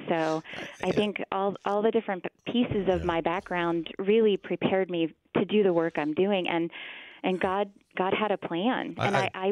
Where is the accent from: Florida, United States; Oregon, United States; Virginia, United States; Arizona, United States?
Virginia, United States; So I grew up in Northern Virginia, Drew, and I didn't encounter very many people who knew about the University of Dallas